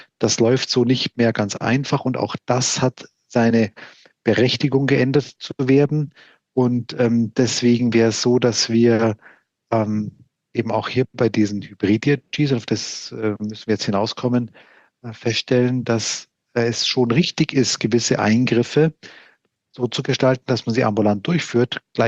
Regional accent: Hamburg, Germany; das verstehst du als geneigter SPD-Wähler, wie ich als Hamburger dich hier einsortieren würde

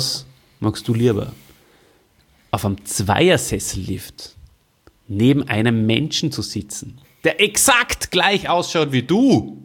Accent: Salzburg, Austria; Also ich bin ja groß geworden in Salzburg

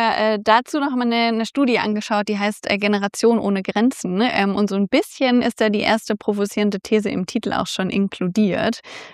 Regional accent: Heidelberg, Baden-Württemberg, Germany; also born or lived in Freiburg im Breisgau; Geboren bin ich in Freiburg am Breisgau und aufgewachsen in Heidelberg.

